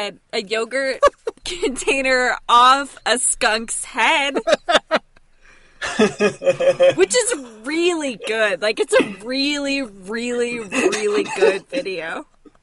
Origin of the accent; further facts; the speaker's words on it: Lexington, Kentucky, United States; I'm from Kentucky. I'm from Lexington, okay.